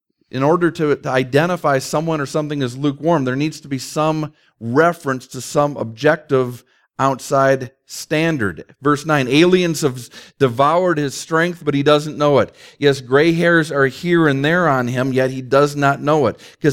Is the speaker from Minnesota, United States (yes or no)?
yes; Saint Paul, Minnesota, United States; When I was growing up in Minnesota, my family lived kind of on the edge of St. Paul, so there were still some woods and some fields within walking distance.